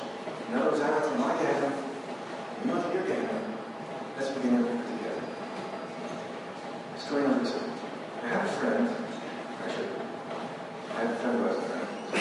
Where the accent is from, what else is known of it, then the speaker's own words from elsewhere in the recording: Austria; I was born in Austria, I was raised in Austria.